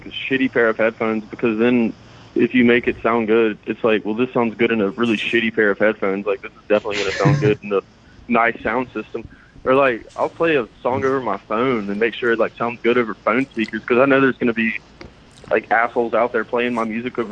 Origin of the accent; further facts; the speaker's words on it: Jackson, Mississippi, United States; now in Hattiesburg, United States; I'm from Jackson, which is, I mean, like 2 hours north. But I'm living in Hattiesburg for school right now.